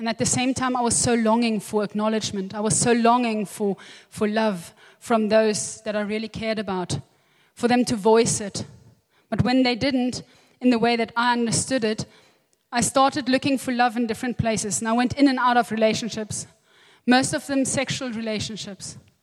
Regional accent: Namibia; And I'm the eldest of five children. I grew up in Namibia, and I grew up in the bonds of a loving family

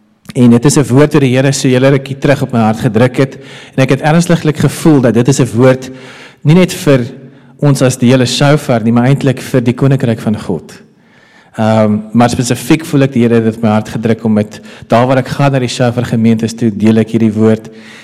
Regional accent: Randburg, Gauteng, South Africa; also born or lived in Bloemfontein; Ek is gebore in Bloemfontein, maar groot geword in Randburg en daar het ek wedergebore geraak. Op 7 februari 1992

